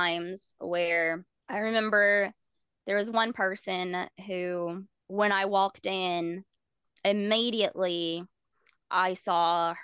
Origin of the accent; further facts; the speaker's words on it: Bible Belt, United States; Oh yeah, I grew up in the Bible Belt.